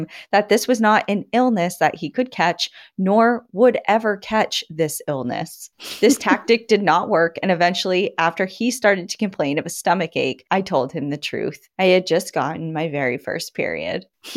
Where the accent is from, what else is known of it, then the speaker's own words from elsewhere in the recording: Vermont, United States; I'm originally from Vermont, and my parents are outdoor fanatics who also happen to be teachers.